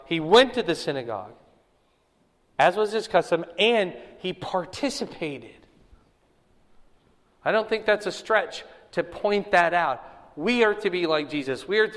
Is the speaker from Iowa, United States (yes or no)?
yes; Fort Dodge, Iowa, United States; also born or lived in Cedar Rapids; now in Des Moines, United States; have to pick a hometown, it would either be Cedar Rapids. That's where I graduated high school, or I grew up in Fort Dodge. But now my hometown, you know, obviously Des Moines.